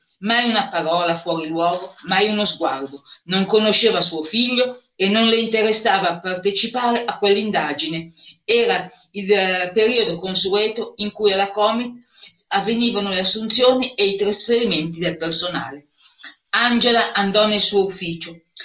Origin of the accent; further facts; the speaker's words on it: Monza, Lombardy, Italy; Da Monza.